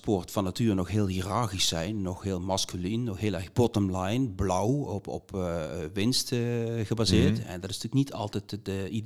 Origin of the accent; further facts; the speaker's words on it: Limburg, Netherlands; Misschien vind ik 100 als Limburger, maar jullie 140.